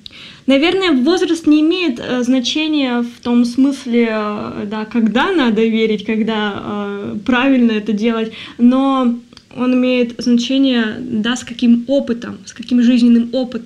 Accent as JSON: {"language": "Russian", "town": "Yekaterinburg", "region": "Sverdlovsk Oblast", "country": "Russia", "said": "Я из Екатеринбурга."}